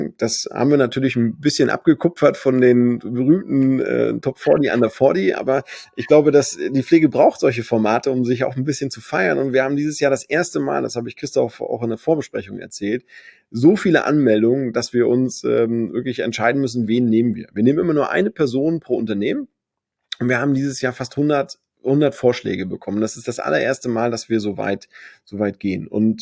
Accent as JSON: {"language": "German", "town": "Schwerin", "region": "Mecklenburg-Vorpommern", "country": "Germany", "tie": "born or raised there", "said": "Haben auch Standorte in Schwerin, meine Heimatstadt, sogar sehr tolle Standorte am See."}